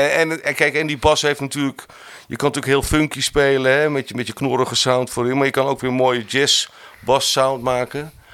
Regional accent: Uden, North Brabant, Netherlands; En die jongen komt uit Uden, waar ik ben opgegroeid.

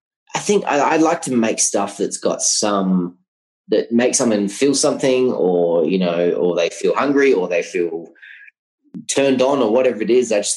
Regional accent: Australia; And I think in Australia, obviously we're British heritage, so there's probably that influence.

